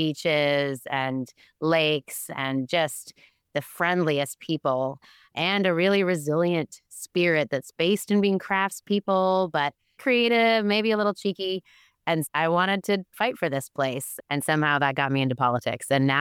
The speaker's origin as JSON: {"language": "English", "town": "Fredericton", "region": "New Brunswick", "country": "Canada", "tie": "born or raised there", "said": "New Brunswick's a small place. And so if I think back to my early days in Fredericton"}